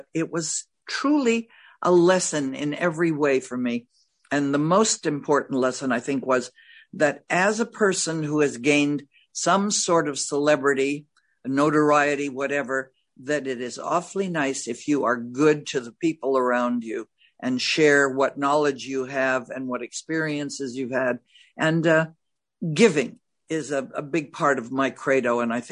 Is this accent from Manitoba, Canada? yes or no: no; Montreal, Quebec, Canada; wound up in Canada because they couldn't get into the United States. The quotas were closed. And so I did my growing up in Montreal